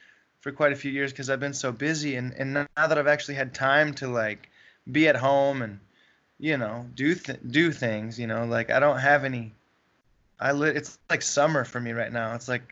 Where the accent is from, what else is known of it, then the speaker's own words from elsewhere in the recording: Michigan, United States; now in Nashville, United States; And I've never seen that growing up in Michigan, just fishing for largemouth bass like I did.